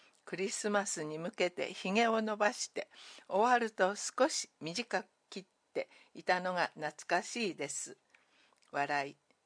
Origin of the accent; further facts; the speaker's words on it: Osakasayama, Osaka, Japan; 生まれ育った大阪狭山市に恩返しがしたいのでこれからも地元で活動を続けていきたいです。